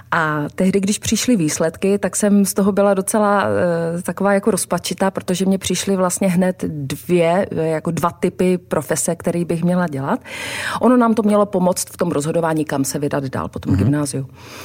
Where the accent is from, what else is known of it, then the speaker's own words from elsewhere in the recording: Karviná, Moravian-Silesian Region, Czechia; moved away; až když jsem se odstěhovala z Karviné, tak jsem poznala ty rozdíly, ale když teď koukám zpátky na to město, na to svoje dětství, tak jsem si myslím, že to jako prožila moc hezký dětství